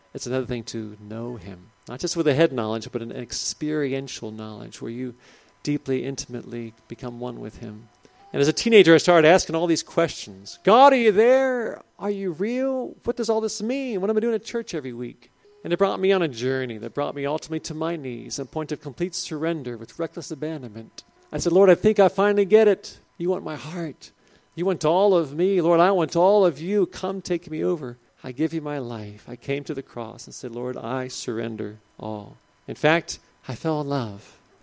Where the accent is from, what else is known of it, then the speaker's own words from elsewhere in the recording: Cincinnati, Ohio, United States; And so I grew up there in Cincinnati, and I studied piano as a youngster at the conservatory of music.